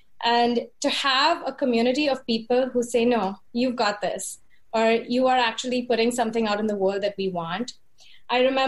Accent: Mumbai, Maharashtra, India; moved away as an adult; now in New York, United States; first in my hometown of Bombay and then here in New York.

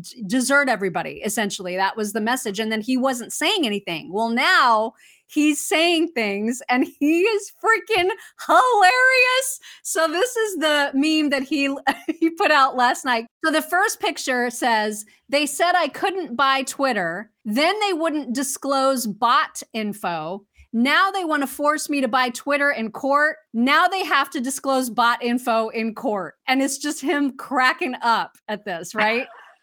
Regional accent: Indianapolis, Indiana, United States; a story that came from the Indy Star, so my hometown newspaper

